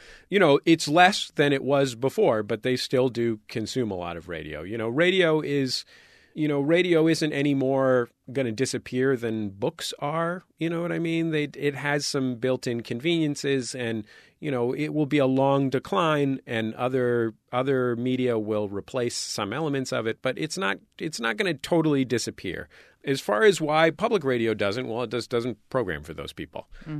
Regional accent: San Francisco, California, United States; now in Los Angeles, United States; You know, I live here in Los Angeles. And I grew up in San Francisco.

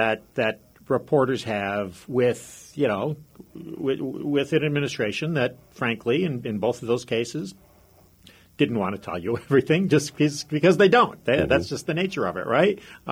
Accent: Michigan, United States; moved away as an adult; So I'm from Michigan and spent most of my life in Michigan before I moved to Washington for work.

